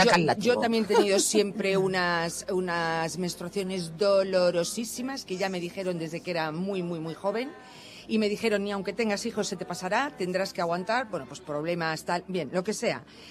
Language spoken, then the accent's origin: Spanish; Madrid, Community of Madrid, Spain; Mi padre es de Cazorla, de Jaén, y mi madre es de Toledo. Así que gata no soy, pero bueno, yo soy madrileña.